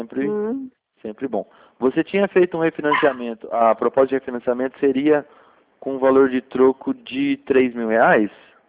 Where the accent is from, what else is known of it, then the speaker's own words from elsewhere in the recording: São Paulo, Brazil; Eu sou do estado de São Paulo